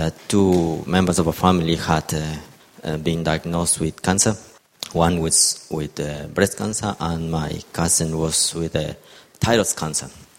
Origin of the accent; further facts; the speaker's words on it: Ecuador; English is a second language; moved away as an adult; I am from Ecuador. I've been here for about 21 years